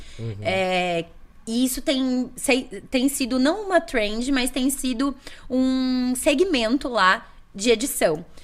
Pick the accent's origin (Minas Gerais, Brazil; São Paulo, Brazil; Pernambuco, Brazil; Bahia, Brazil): São Paulo, Brazil; Arujá; eu sou de Arujá, uma cidade que é cidade vizinha aqui. Uhum. É uma cidade pequena, 90 mil habitantes hoje, né?